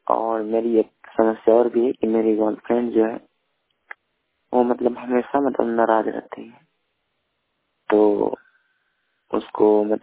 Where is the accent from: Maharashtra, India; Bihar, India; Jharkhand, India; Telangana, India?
Bihar, India; Manihari; और मैं मनिहारी अहमदाबाद प्रखंड से हूँ।